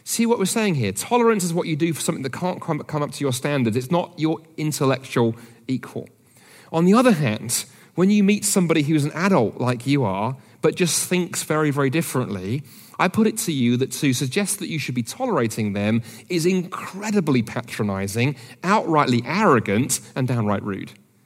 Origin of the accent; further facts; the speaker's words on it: United Kingdom; because I'm British